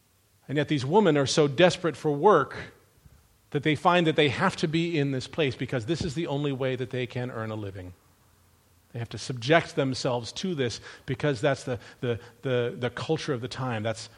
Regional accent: Florida, United States; born there; also born or lived in California; I was born in South Florida. We moved to California. My dad worked in Hollywood.

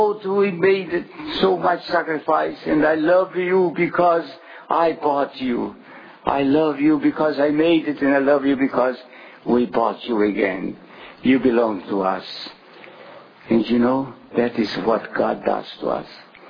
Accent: Brazil; I'm from Brazil.

